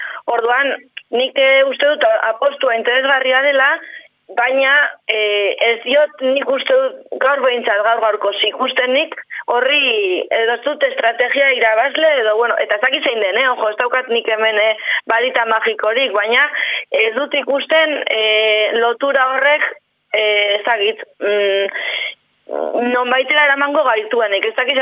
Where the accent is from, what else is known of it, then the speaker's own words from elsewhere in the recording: Basque Country, Spain; ni Ezkerraldeakoa naiz